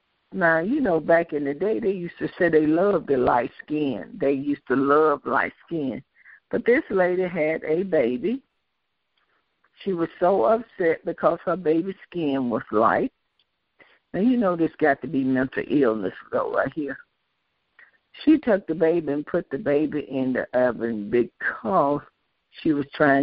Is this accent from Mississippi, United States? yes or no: yes; Goshen, Mississippi, United States; there's a case that's going on in my hometown in Goshen, Mississippi